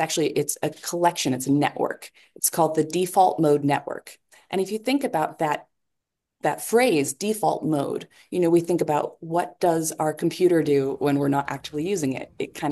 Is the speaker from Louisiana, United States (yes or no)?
no; California, United States; now in Mexico; I'm personally a Taco Bell person because I grew up in California and tacos. I'm also in Mexico.